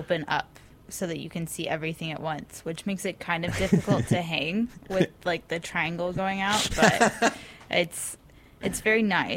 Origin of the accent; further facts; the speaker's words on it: South Carolina, United States; I am not. I'm from South Carolina, but I teach as an adjunct here at UK School of Visual Arts.